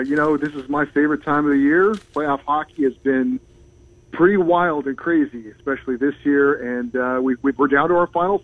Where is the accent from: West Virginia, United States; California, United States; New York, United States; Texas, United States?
California, United States; You know, I mean, just growing up in California, I loved all sports